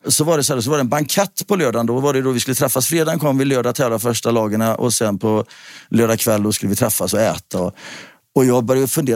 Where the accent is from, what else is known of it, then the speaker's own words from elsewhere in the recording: Tidaholm, Västra Götaland County, Sweden; Ja, alltså jag är uppvuxen i Tidaholm.